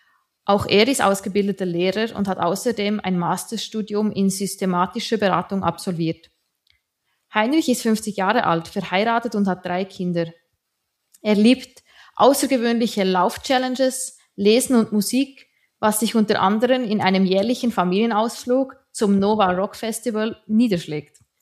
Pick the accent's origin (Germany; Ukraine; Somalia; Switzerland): Switzerland; Bern; now in Linz, Austria; In meiner Heimat in Bern ist jetzt das Sternsingen nicht so bekannt und ich persönlich habe es auch erst kennengelernt, als ich nach Linz gekommen bin.